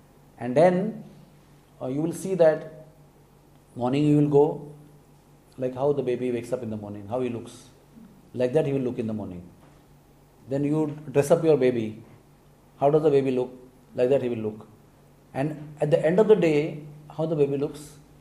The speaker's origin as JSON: {"language": "English", "town": "Mulki", "region": "Karnataka", "country": "India", "tie": "born or raised there", "said": "In fact, the last day we are going to my hometown, my mother's hometown, Mulki"}